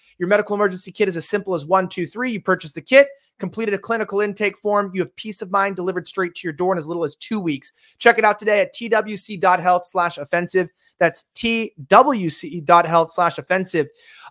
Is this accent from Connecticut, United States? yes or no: no; Hollywood, California, United States; You're in Los Angeles, I'm from Hollywood